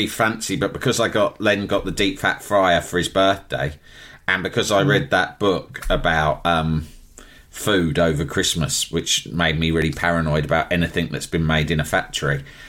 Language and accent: English; Algeria; English is a second language; moved away; I grew up in Algeria. No Dick Turpin there. No, we don't have program like that.